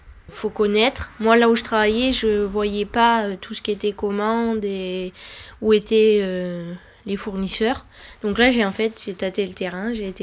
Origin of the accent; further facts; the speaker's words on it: Vallières, France; Oui, de Vallières. Enfin, je vis pas dans le bourg, mais je suis de Vallières. Ça va faire plus de 18 ans que j'habite ici, mais mes origines sont d'ici. Mes grands-parents ont toujours vécu là, ils sont nés à Vallières d'ailleurs.